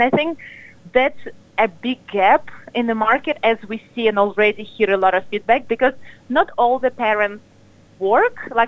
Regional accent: Russia; English is a second language; That was my goal as a parent myself, and being from different country. I'm originally from Russia.

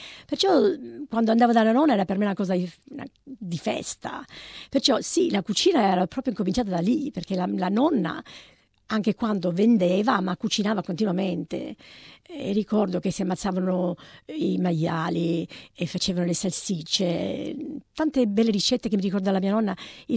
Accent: Sicily, Italy; la Sicilia è la mia terra, la amo e basta

